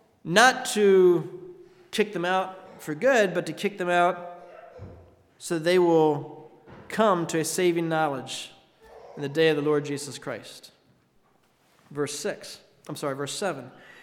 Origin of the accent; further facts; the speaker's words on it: Harrisburg, Pennsylvania, United States; I grew up in Harrisburg, Pennsylvania, and we could walk to the Broad Street Market, about 3 blocks from our house